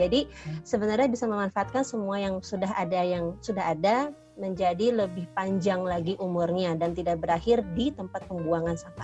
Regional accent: Bandung, West Java, Indonesia; seiring aku tumbuh dan kuliah di Bandung tuh kayak kok makin lama makin panas

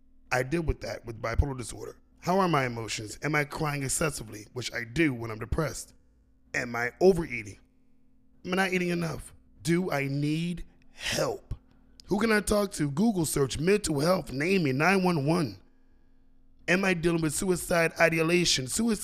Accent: Texas, United States; I am from the Austin, San Antonio Metroplex of Texas

